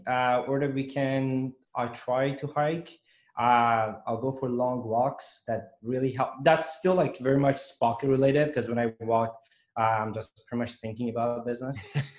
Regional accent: Iran; English is a second language; moved away as an adult; now in Vancouver, Canada; Yeah. So I'm originally Iranian. I moved to Vancouver in 2012 to study medicine at UBC, University of British Columbia.

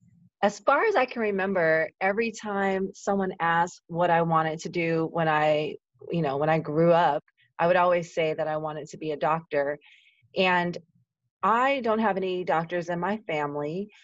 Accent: Los Angeles, California, United States; So I'm a California girl. I'm born and raised in Los Angeles

